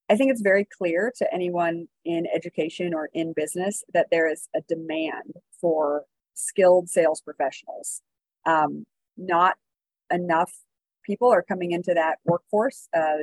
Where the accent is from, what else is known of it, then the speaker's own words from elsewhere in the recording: Nebraska, United States; As you said … I'm the director for the Center for Professional Sales here at UNO. I'm originally from Nebraska, and I'm back here at UNO after stints in Washington, D.C. and abroad and in Wisconsin.